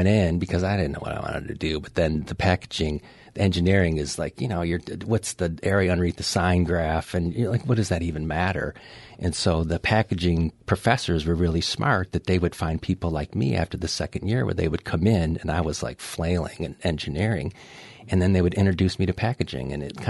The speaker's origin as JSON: {"language": "English", "town": "Detroit", "region": "Michigan", "country": "United States", "tie": "born or raised there", "said": "Yeah. I grew up in Detroit, Michigan."}